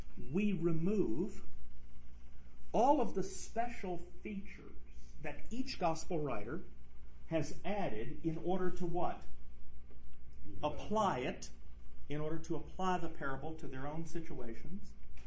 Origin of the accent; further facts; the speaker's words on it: Mississippi, United States; also born or lived in Arkansas; I grew up in Mississippi and Arkansas.